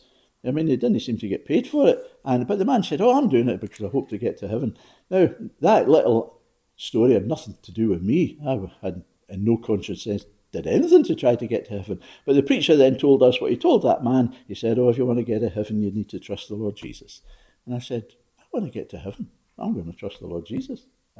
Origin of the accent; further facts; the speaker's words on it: Glasgow, Scotland, United Kingdom; I was brought up in the West End of Glasgow